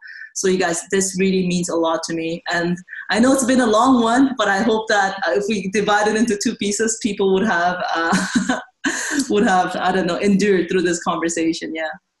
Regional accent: South Korea; I am from Korea

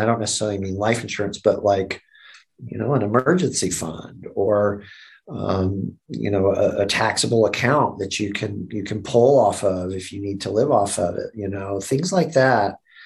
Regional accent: Atlanta, Georgia, United States; I grew up in Atlanta.

